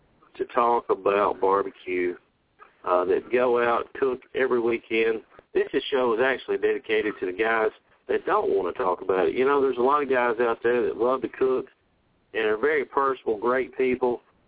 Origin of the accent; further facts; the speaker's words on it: Tennessee, United States; I'm from Tennessee. I'm southern, and I like a good old hickory coal, hickory smoke.